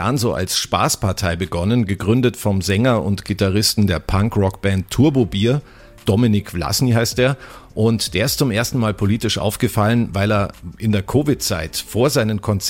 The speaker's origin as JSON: {"language": "German", "country": "Germany", "lives_now": "Austria", "said": "abgesehen von der Tatsache, dass ich als Deutscher in Österreich sowieso nicht wählen darf"}